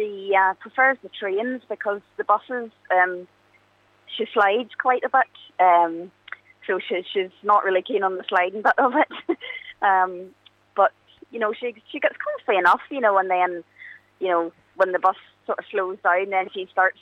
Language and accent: English; Ballymena, Northern Ireland, United Kingdom; I come from Ballymena